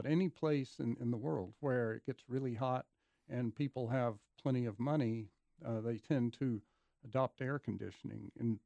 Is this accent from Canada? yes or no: no; Georgia, United States; Yes, I grew up in Georgia with whole house fans, and I'm a big fan of them.